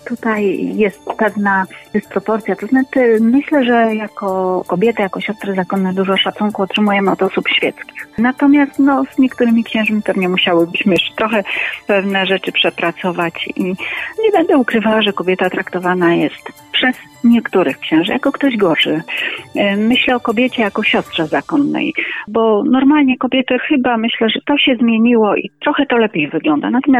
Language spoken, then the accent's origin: Polish; Opole Voivodeship, Poland; ja pochodzę z diecezji opolskiej